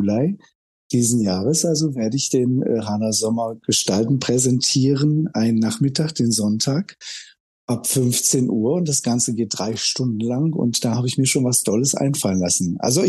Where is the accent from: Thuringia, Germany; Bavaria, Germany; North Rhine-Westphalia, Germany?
North Rhine-Westphalia, Germany; Langenberg; ich bin hier aus Mettmann, sagen wir mal. So, gleich so um die Ecke. Ich bin groß geworden in Langenberg